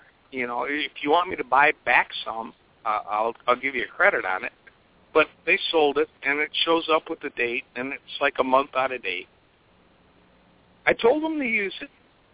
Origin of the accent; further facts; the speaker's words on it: Michigan, United States; Surprisingly, none in my home state of Michigan.